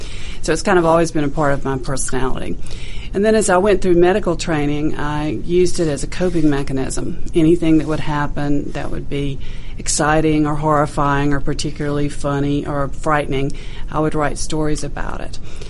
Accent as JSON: {"language": "English", "region": "South Carolina", "country": "United States", "tie": "born or raised there", "said": "I grew up in South Carolina. I had the privilege of having a life where I did a lot of work on a farm."}